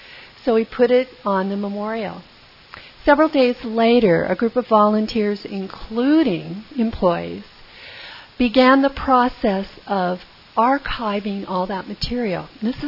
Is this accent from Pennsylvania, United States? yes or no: no; Whittier, California, United States; But I'm a California girl. I grew up in Whittier and in a liberal Protestant church.